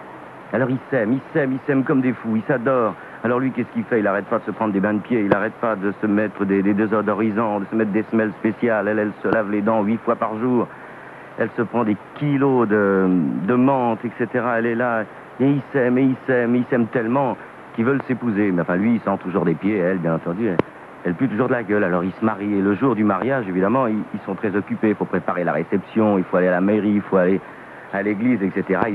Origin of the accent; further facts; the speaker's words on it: Southern France, France; Je suis méridional, hein, ne me croyez jamais, enfin presque jamais.